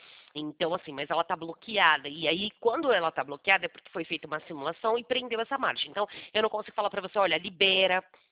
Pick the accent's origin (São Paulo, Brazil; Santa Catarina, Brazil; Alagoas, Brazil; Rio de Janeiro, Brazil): São Paulo, Brazil; eu não sou da sua região, eu sou de São Paulo.